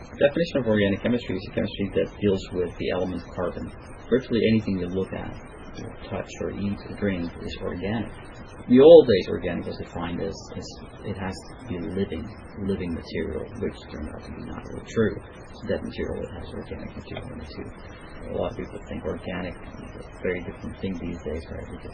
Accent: Strijen, South Holland, Netherlands; moved away as an adult; also born or lived in Nieuwpoort / Leiden; now in Canada; I was born in Nieuwpoort, and then I moved to Strijen, which is a very tiny little town in the Netherlands, just south of Rotterdam. Then I lived in Leiden for a few years. I stayed there for 2 years after that, and then I decided to move to Canada.

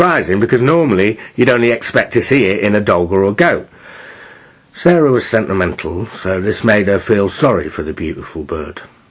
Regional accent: Timperley, North West England, United Kingdom; also born or lived in Wythenshawe / Chorlton-cum-Hardy; I was born on in Withenshaw, which is South Manchester. 1968, it was a good year.

